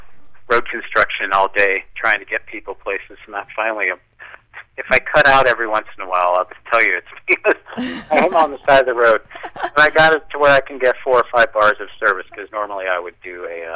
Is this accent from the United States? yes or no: yes; Iowa City, Iowa, United States; I grew up in Iowa City, so I suppose you could say North Liberty, Johnson County, Iowa, for a large majority of my 51 years.